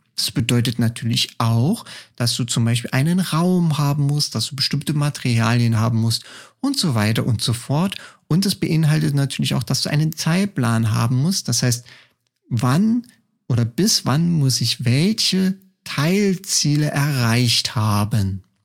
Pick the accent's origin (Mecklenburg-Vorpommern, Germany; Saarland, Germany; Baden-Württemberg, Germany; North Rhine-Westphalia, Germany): Saarland, Germany; tröppelchenweise, sagt man bei uns im Saarland